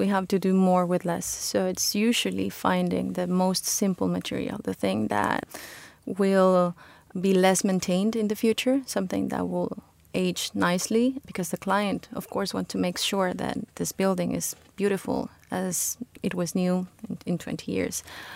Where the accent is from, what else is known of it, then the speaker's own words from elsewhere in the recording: Mexico; the pavilion has a Mexican spirit because I'm Mexican. I grew up in Mexico, so that might be reflected somehow.